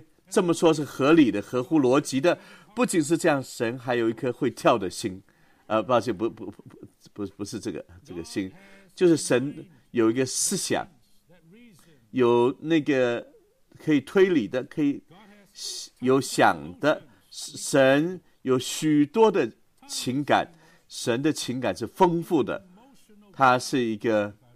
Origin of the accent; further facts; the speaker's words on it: China; 我是从中国来的，